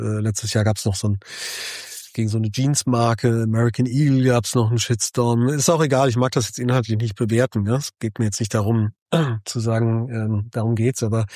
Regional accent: Wiesbaden, Hesse, Germany; Ich komme ja aus Wiesbaden oder aus der Wiesbadener Ecke.

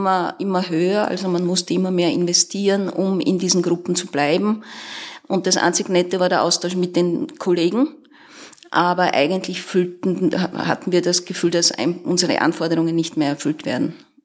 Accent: Austria; ich komme aus Österreich.

